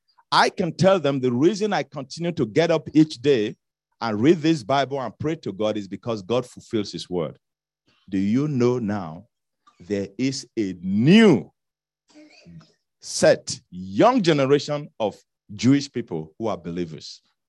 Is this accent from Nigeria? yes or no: yes; Ekpoma, Nigeria; a partnership between an Israeli and a man from Ekboma, my hometown.